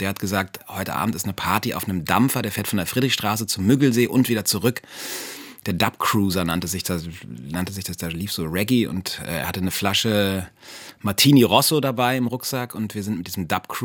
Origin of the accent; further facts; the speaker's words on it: Berlin, Germany; Ich hab's geliebt, meine Jugend in Berlin.